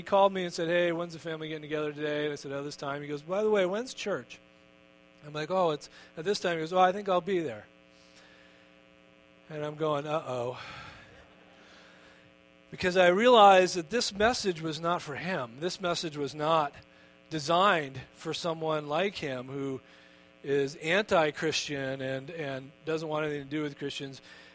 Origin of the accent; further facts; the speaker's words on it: Connecticut, United States; A few years ago, we were in my home church, the one I grew up in Connecticut.